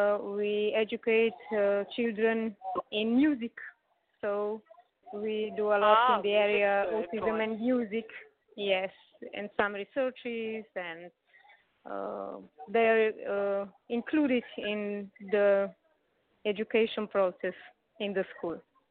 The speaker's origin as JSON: {"language": "English", "country": "Slovenia", "second_language": "English", "said": "We are from Slovenia."}